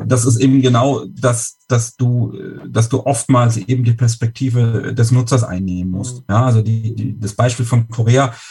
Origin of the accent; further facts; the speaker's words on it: Bavaria, Germany; wenn ich komme aus Süddeutschland, aus der Nähe von Würzburg